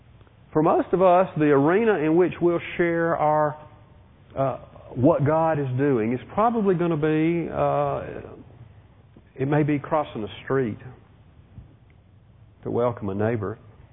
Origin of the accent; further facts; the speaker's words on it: Birmingham, Alabama, United States; I told you last week a little bit about being a kid growing up in Birmingham when all the civil rights stuff was going on.